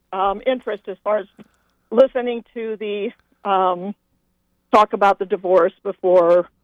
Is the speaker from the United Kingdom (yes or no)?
no; Iowa, United States; and I grew up in Iowa